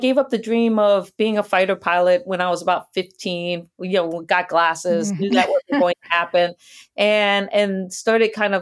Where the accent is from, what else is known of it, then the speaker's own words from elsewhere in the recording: Guam; born there; I was born on Guam because my dad was working at the NASA tracking station during the Apollo missions. And so my family was there on Guam for Apollo 11.